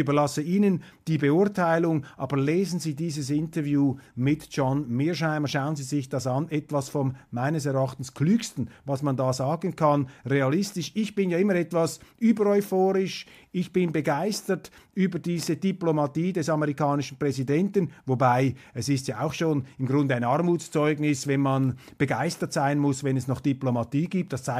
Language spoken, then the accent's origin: German; Switzerland; Ich weiß, da sollte man sich als Schweizer vielleicht jetzt etwas zurückhalten in der Kommentierung.